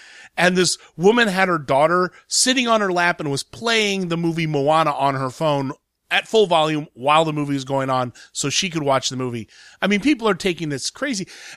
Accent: Columbus, Ohio, United States; it happened not just in my hometown, but in, like, my neighborhood. Stormy Daniels was arrested at a strip club in Columbus, Ohio, which is where I live

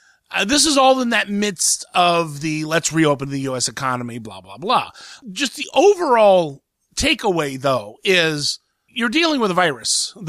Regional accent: Ohio, United States; like my home state of Ohio

